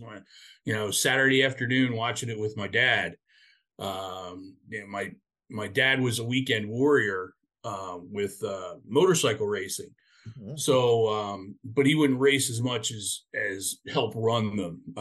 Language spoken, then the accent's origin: English; Philadelphia, Pennsylvania, United States; Growing up in the Philadelphia area, became a huge hockey fan.